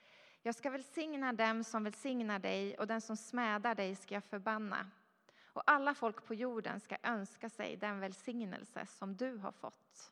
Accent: Stockholm, Stockholm County, Sweden; Ja, jag är uppvuxen då i Stockholm i en kristen familj

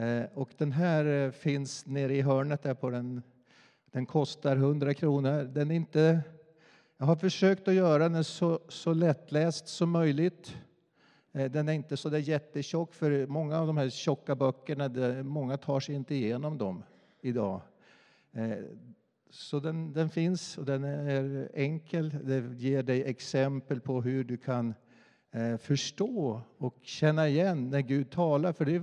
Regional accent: Norrland, Sweden; born there; Nej, men jag är född i Norrland. Jag är en väldigt dålig norrlänning, för jag tycker inte om snö och köld och så.

